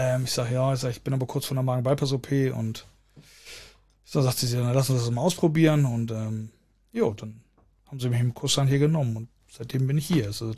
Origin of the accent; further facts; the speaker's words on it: Hamburg, Germany; Ich komme ja aus dem Luftkurort Hamburg-Billstedt.